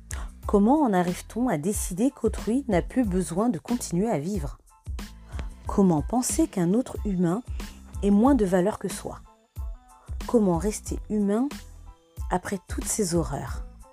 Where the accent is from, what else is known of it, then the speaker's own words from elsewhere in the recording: Centre-Val de Loire, France; Je suis originaire de la Beauce. J'ai failli le perdre. Pour les plus insistants, j'ai beau dire que j'ai toujours vécu ici